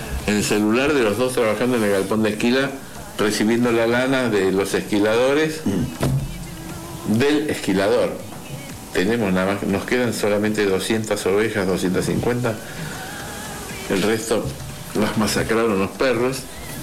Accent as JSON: {"language": "Spanish", "town": "Tigre", "region": "Buenos Aires Province", "country": "Argentina", "tie": "born there", "said": "Desde que era chico nací en el Tigre."}